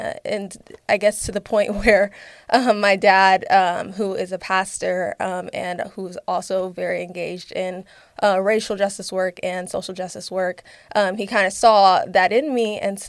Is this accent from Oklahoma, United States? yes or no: yes; Tulsa, Oklahoma, United States; also born or lived in Princeton, New Jersey / Houston, Texas; So I grew up in Tulsa, Oklahoma. So I identify as an Oklahoman, although I was born in Princeton, New Jersey, and stopped in Houston, Texas for a little bit.